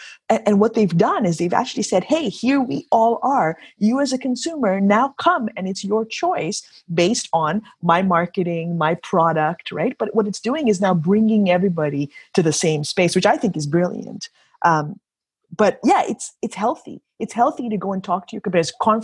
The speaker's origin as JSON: {"language": "English", "country": "Kenya", "tie": "born or raised there", "said": "I grew up in Kenya, as I mentioned, East Africa, right?"}